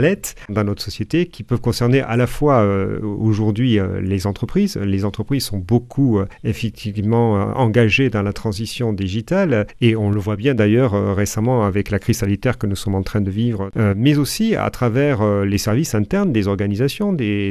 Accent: Occitanie, France; moi je suis issu du Comminges

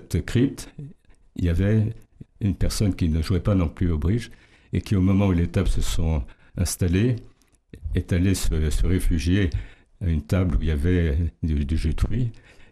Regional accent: Saint-Malo, Brittany, France; born there; je suis un Péliane et je suis né à Saint-Malo.

